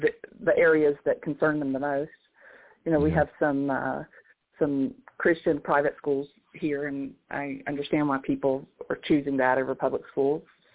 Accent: North Carolina, United States; I grew up in North Carolina, and we had North Carolina state history.

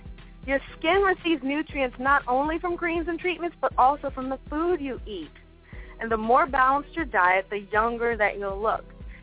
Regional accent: East Coast, United States; I'm from the East Coast, so I know firsthand.

